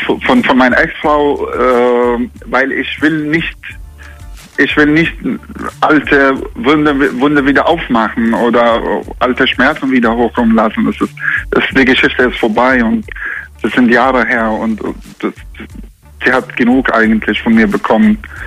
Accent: Jordan; Also wir kommen aus Jordanien.

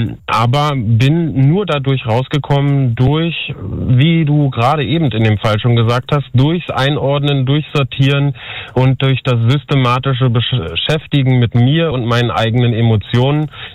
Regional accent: Berlin, Germany; Also ich bin auch echter Berliner und bin hier aufgewachsen

